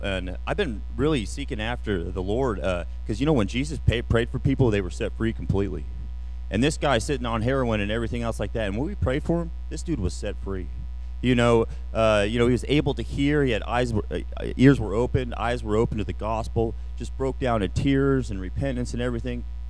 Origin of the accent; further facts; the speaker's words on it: Kansas City, Missouri, United States; hey, you know, we're from Kansas City